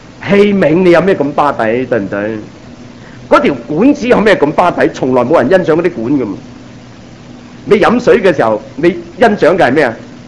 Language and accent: Chinese; Guangdong, China; 我们广东人通常怎么回答呢